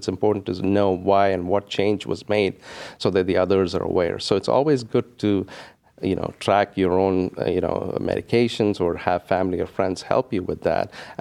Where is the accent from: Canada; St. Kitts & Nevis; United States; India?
India; South India; English is a second language; I have to say I'm from India and I haven't traveled extensively in India.